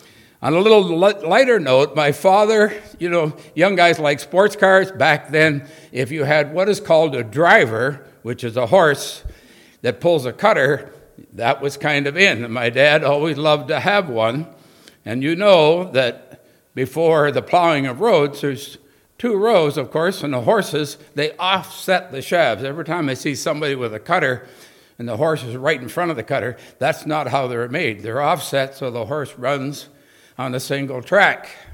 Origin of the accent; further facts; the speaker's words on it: Ontario, Canada; I grew up in Northern Ontario, as a child